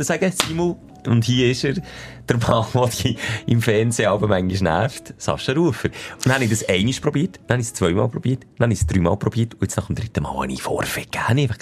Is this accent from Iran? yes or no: no; Switzerland; Es ist ja so, als Schweizer